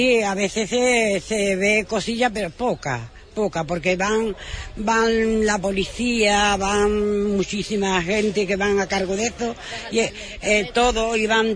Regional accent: Huelva, Andalusia, Spain; como somos de Huelva, un año vamos con uno y otro año vamos con otro, como somos de aquí

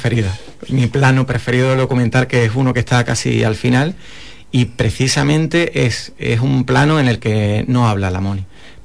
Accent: Huelva, Andalusia, Spain; en mi acento se me nota que yo de Filadelfia no soy. soy muy de aquí, y además este es el barrio de mi abuela.

